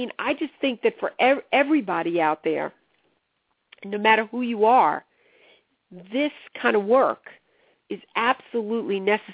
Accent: New York, United States; I joke around because I'm still from New York.

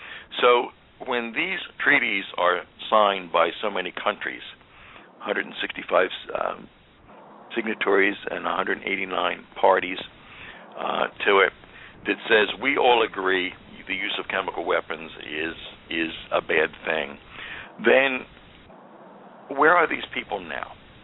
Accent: Pennsylvania, United States; I'm from Pennsylvania, by the way, and I have some friends who are Quakers, although I'm not a practicing one myself.

